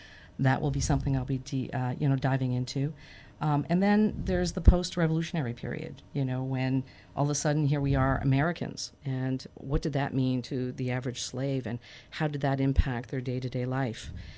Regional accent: Canada; now in United States; But I'm originally from Canada. So we have a different kind of mindset, perspective on history, coming from Canada and a British tradition. So when I moved down to the States and lovely Cairo

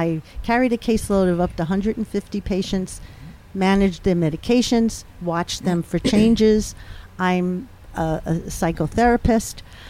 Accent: Brooklyn, New York, United States; born there; I was born in Brooklyn, New York.

